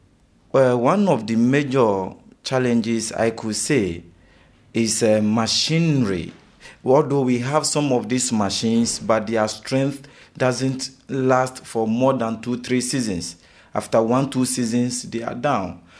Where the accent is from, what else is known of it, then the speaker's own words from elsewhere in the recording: Accra, Greater Accra, Ghana; from Ghana, Accra. That's the Greater Accra region